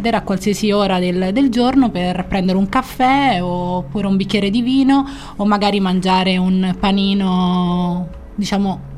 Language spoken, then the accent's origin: Italian; Rome, Lazio, Italy